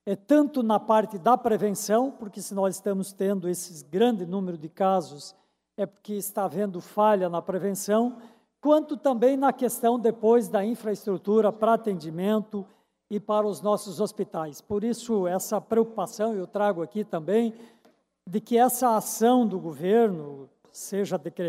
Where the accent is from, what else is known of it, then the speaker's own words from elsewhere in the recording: Santa Catarina, Brazil; mas aqui a gente fala como catarinense, como todos